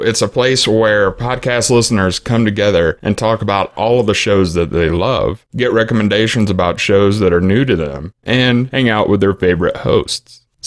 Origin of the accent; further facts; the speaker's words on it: New Orleans, Louisiana, United States; New Orleans, Louisiana, which also happens to be my hometown, which only makes it cooler.